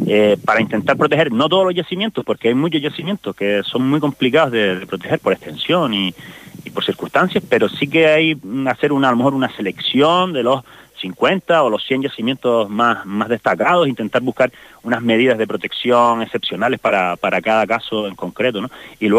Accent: Canary Islands, Spain; aquí somos, los majoreros han sido pastores

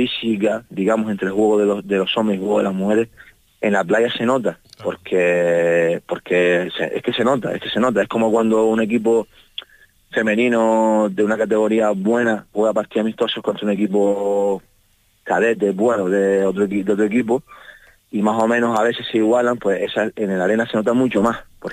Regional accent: Canary Islands, Spain; Yo soy el único canario que lleva yendo desde 2013

